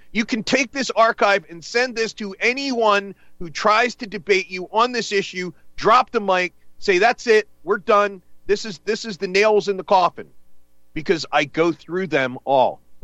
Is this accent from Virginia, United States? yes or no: no; Camden, New Jersey, United States; born there; I was born in Camden. And I spent time in Philly and Camden.